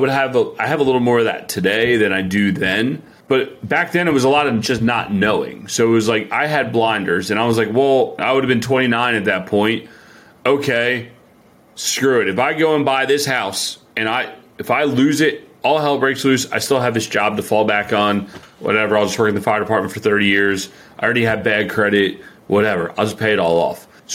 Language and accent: English; Pennsylvania, United States; Because we grew up outside of Philadelphia together.